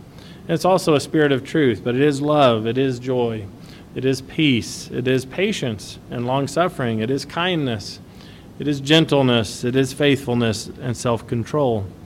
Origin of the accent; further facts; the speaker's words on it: Kentucky, United States; Growing up in Kentucky, on some of the acreage that we had, there's a couple of apple trees and a pear tree